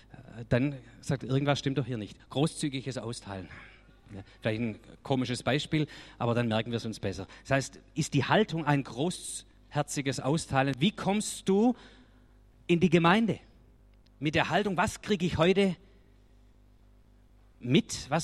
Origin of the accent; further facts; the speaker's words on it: Swabia, Germany; Zumindest für mich als Schwabe.